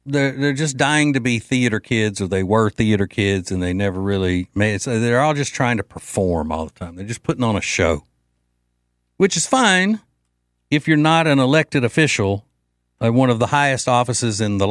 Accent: Louisiana, United States; Growing up in Louisiana, you're just like, oh, well, if it had parents, yeah, I'll eat that.

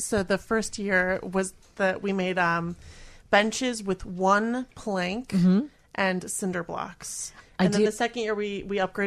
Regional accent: Milwaukee, Wisconsin, United States; now in Chicago, United States; Milwaukee.

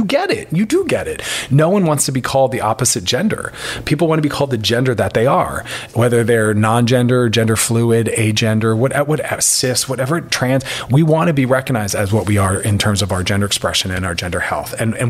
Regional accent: Philadelphia, Pennsylvania, United States; This is out of my hometown, Philly.

